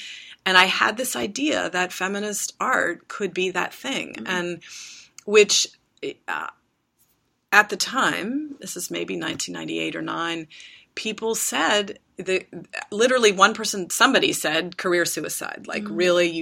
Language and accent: English; Midwest, United States; now in New York, United States; I didn't really have a network because I came to New York from the Midwest, essentially.